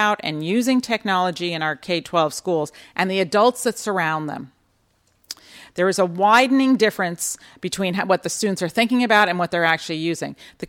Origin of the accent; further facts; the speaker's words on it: California, United States; and I'm from California, so we talk in terms of seismic and faults.